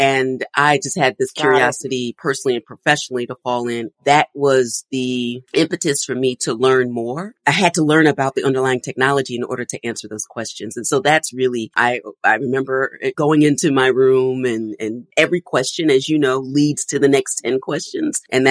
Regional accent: Philadelphia, Pennsylvania, United States; And I grew up in Philadelphia. And at the time, neo soul, a style of music was coming out of Philadelphia

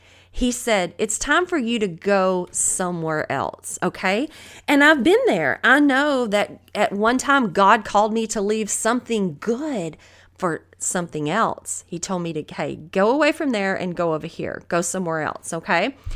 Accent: the South, United States; accent: Southern; like my Southern accent, especially when I listen back to my podcast.

